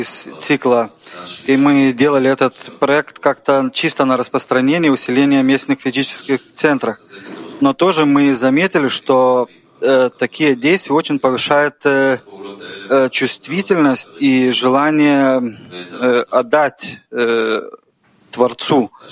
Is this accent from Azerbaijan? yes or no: no; Šiauliai, Šiauliai County, Lithuania; now in Vilnius, Lithuania; Я в Вильнюсе, но я сам из Шевля.